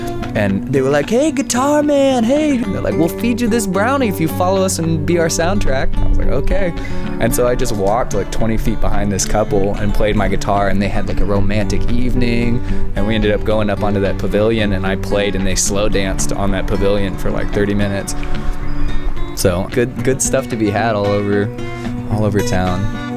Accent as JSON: {"language": "English", "town": "Austin", "region": "Texas", "country": "United States", "said": "from Austin, Texas. And I'll be traveling around a lot this summer, but I'll be back home for the winter like a migratory bird."}